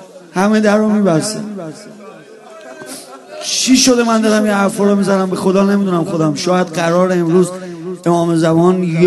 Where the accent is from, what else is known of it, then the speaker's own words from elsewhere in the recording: Iran; born there; ما اصلا تو ایران به دنیا اومدیم توی یه جایی به دنیا اومدیم همه محب به ابی عبدالله همه محب به امیرالمومنین